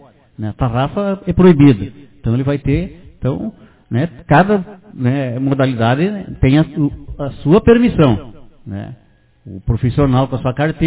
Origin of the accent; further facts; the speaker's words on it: Santo Ângelo, Rio Grande do Sul, Brazil; lá da minha terra, que eu sou natural de Santo Ângelo